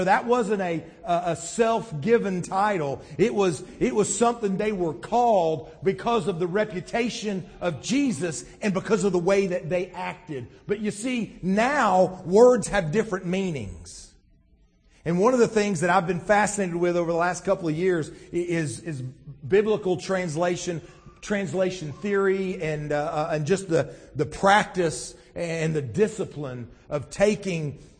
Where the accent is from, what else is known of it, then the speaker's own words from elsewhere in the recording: United States; We do things a certain way because we are American citizens.